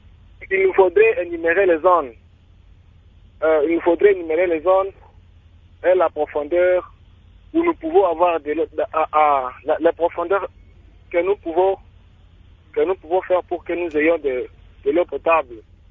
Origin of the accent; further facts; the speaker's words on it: Butembo, North Kivu, DR Congo; Par exemple, chez nous, à Butembo, c'est la zone pluvieuse.